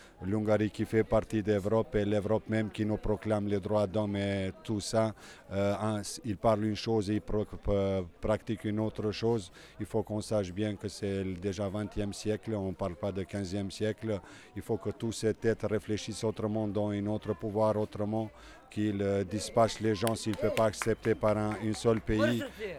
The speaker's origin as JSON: {"language": "French", "town": "Kumanovo", "country": "North Macedonia", "said": "Je suis albanais de Kumanovo."}